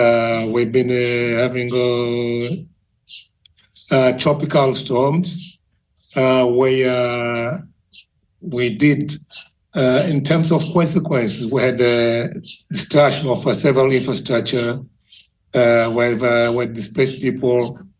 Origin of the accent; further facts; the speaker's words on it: Maputo, Mozambique; English is a second language; I will start from my hometown or come from Maputo.